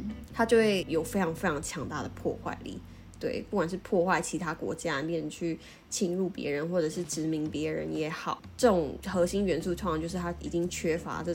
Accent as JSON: {"language": "Chinese", "country": "Taiwan", "said": "我觉得这真的是身为台湾人需要去练习的。"}